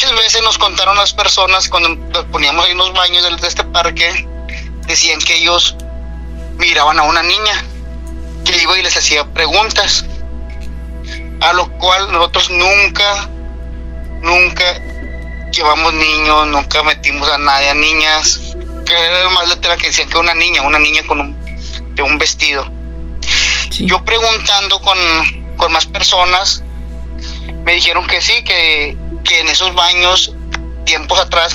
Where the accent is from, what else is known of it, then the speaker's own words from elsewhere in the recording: Nuevo Laredo, Tamaulipas, Mexico; yo soy originario de Nuevo Laredo, Tamaulipas.